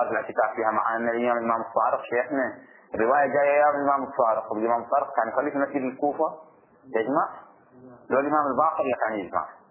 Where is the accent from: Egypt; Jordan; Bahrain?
Bahrain; خب مثل الآن عندنا في البحرين